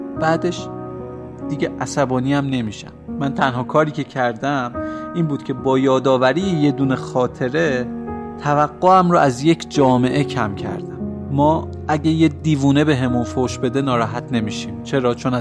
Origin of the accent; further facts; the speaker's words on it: Iran; حالا ما تو ایرانیم، زیاد این چیزا واسمون آشنا نیست